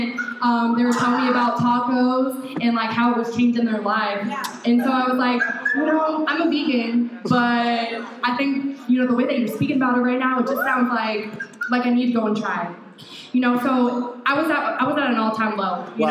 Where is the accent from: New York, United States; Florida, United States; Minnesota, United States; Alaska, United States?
Florida, United States; Indian Rocks Beach; I'm from Indian Rocks Beach, Florida.